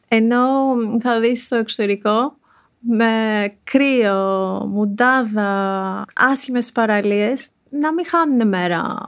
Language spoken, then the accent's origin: Greek; Greece; born there; Είμαι πολύ τυχερή επειδή γεννήθηκα στην Ελλάδα